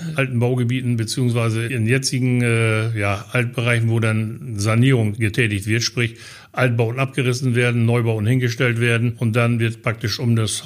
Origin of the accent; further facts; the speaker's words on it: Lower Saxony, Germany; Und ich komme ja nun halt aus dem Landkreis Vechta